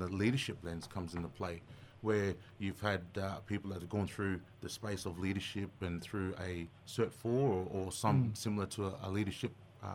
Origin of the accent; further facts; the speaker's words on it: Babinda, Queensland, Australia; So that's our home country there, born and raised in Babinda